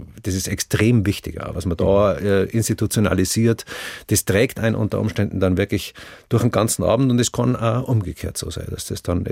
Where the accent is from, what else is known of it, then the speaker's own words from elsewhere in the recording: Bavaria, Germany; accent: Bavarian; first language Bavarian; Bayerisch ist sehr vokalreich. Ist gut singbar